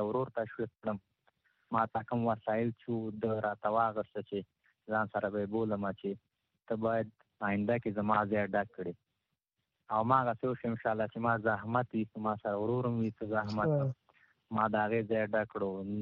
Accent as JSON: {"language": "Pashto", "region": "Nangarhar", "country": "Afghanistan", "said": "زه خپل چیما د ننګرهار ولایت یم"}